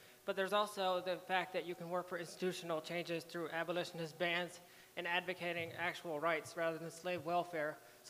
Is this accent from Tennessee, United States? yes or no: no; North Carolina, United States; I'm an activist from North Carolina.